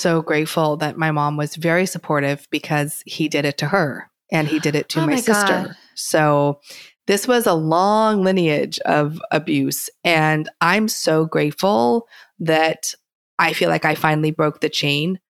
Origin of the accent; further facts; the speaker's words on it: Portland, Oregon, United States; Growing up in Portland, Oregon, I have to share with you really quick. So it's rainy in Portland most of the time. There's pine trees.